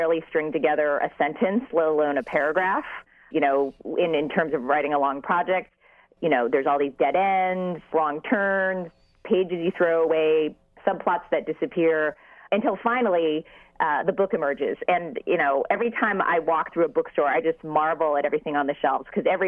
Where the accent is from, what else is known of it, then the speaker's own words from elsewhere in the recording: California, United States; Well, I'm the daughter of Chinese immigrants, American-born, and I grew up in the Bay Area